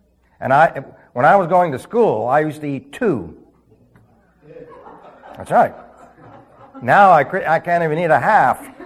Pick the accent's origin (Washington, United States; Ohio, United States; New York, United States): New York, United States; New York City; born there; See, I was born in New York City, and so when we went to California